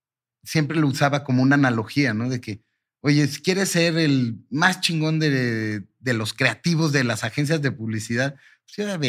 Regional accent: Mexico; mi mamá nació en Turquía. Yo soy primera generación mexicano para fines prácticos.

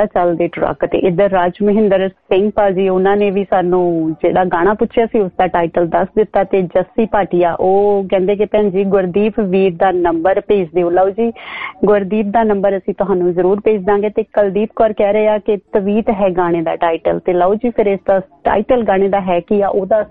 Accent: Ludhiana, Punjab, India; now in Brisbane, Australia; ਅਸੀਂ ਲੁਧਿਆਣੇ ਵਾਲੇ ਤਾਂ ਵੈਸੇ ਬਹੁਤ ਚੰਗੇ ਹੁੰਦੇ ਹਾਂ

